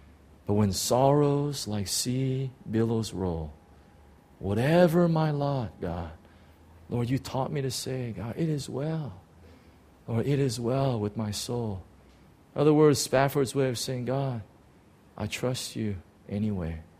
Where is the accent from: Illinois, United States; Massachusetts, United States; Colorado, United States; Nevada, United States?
Illinois, United States; Chicago; I was from Chicago, so I remember all these things.